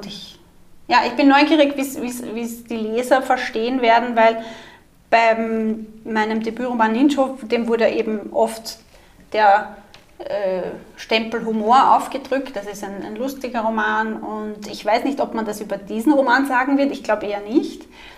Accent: Austria; Sagt man ja bei uns in Österreich, die ledige Semmel.

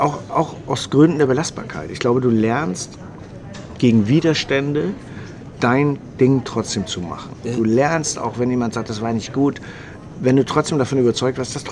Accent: Hamburg, Germany; accent: Hamburg dialect; Ich hatte so einen krassen Hamburger Dialekt, ich komme aus Hamburg. Das hat sich jetzt gut abgeschliffen über die Jahrzehnte

